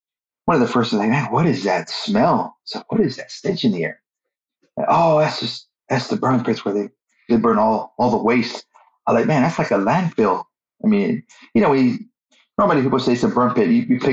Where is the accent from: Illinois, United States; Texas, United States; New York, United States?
Texas, United States; Corpus Christi; I was born in Corpus, so I grew up in Corpus Christi.